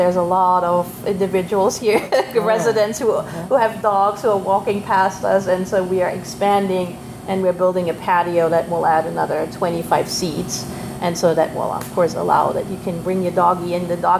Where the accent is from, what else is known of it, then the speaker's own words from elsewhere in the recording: Germany; I'm from Germany, so we kind of took the angle.